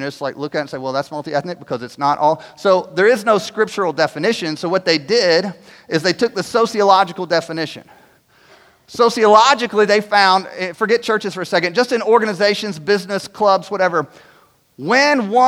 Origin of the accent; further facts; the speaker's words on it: Virginia, United States; No, I grew up in Virginia. And we didn't have public school.